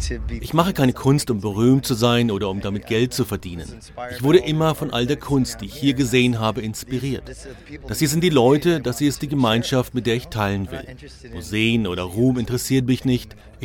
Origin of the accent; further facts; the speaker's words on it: Germany; accent: German; Er erkannte meinen deutschen Akzent und wir unterhielten uns über Deutschland.